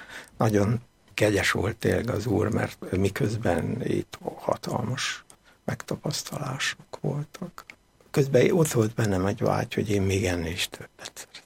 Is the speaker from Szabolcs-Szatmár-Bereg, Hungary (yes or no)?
no; Budapest, Hungary; A középiskolába aztán Pestre kerültem, mert Újpesten laktunk, és a belvároson túl jártam iskolába